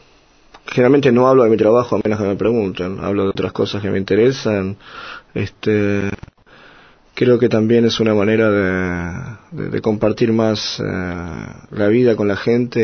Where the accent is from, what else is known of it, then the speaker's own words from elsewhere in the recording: Buenos Aires, Argentina; born there; Que es mi lugar en el mundo, es el lugar del barrio donde yo nací, donde tengo paternal.